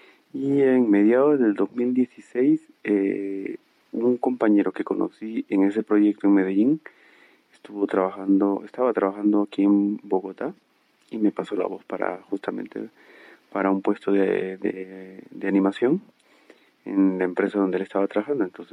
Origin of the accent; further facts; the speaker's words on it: Peru; soy peruano y tengo 35 años.